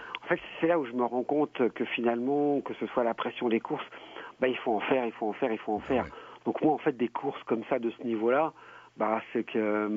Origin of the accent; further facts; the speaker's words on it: Haiti; Puisque je suis haïtien.